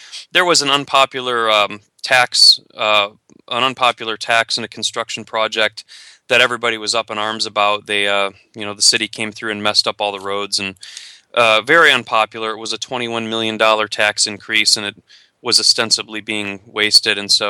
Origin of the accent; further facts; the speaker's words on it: Howell, Michigan, United States; I'd run for mayor in my hometown of Howell, Michigan. Howell is a medium-sized city. It's about 10,000, population 10,000.